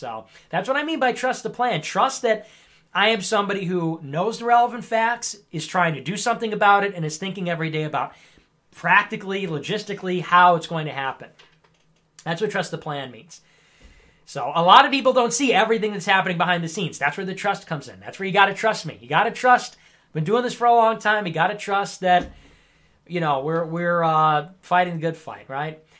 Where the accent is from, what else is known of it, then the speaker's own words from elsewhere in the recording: Ireland; But, you know, look, I'm Irish, so kind of based.